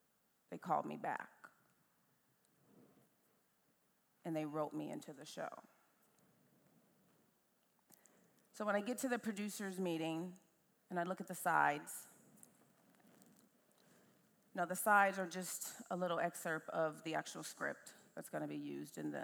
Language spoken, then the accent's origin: English; Chicago, Illinois, United States; now in Los Angeles, United States; Now I'm from Chicago, which is a very theater town.